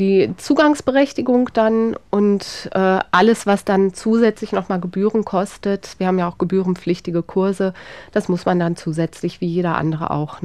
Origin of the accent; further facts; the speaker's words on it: Bielefeld, North Rhine-Westphalia, Germany; Ich komme ja selber nicht aus Darmstadt, komme aus Bielefeld, da kenne ich das überhaupt nicht.